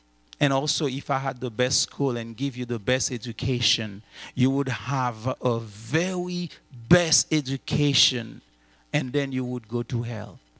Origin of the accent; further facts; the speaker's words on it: Haiti; because I have seen it growing up in an orphanage, growing up in Haiti.